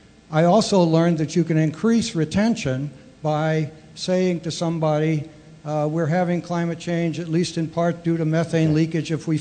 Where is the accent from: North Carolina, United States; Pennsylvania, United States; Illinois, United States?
North Carolina, United States; Charlotte; I'm a writer from the Charlotte area.